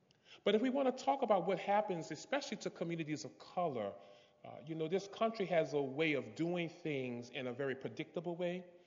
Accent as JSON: {"language": "English", "region": "Louisiana", "country": "United States", "tie": "born or raised there", "said": "growing up in South Louisiana, near New Orleans, in an all-black community, pretty much"}